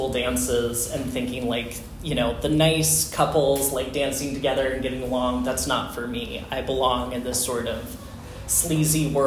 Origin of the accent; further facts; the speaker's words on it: Oklahoma, United States; I grew up in Oklahoma and knew that I had some gender stuff going on.